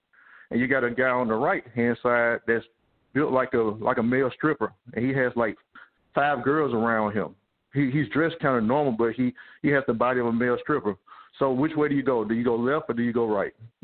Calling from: Dallas, Texas, United States; I'm calling from Dallas.

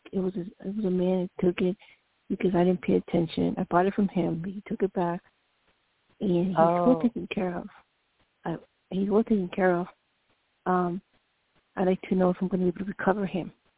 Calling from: Seattle, Washington, United States; from Seattle.

